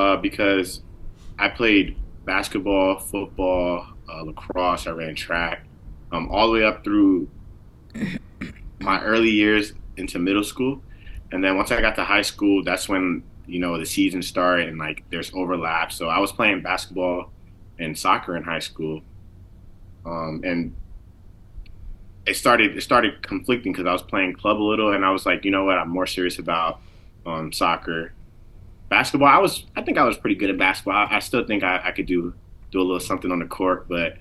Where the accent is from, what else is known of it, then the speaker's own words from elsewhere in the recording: East Coast, United States; So growing up on the East Coast is definitely way different than the West Coast, for sure.